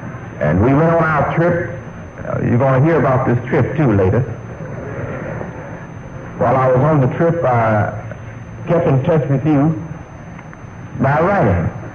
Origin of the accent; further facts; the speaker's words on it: Detroit, Michigan, United States; born there; I was born in Detroit, but I think my feet was designed in the South.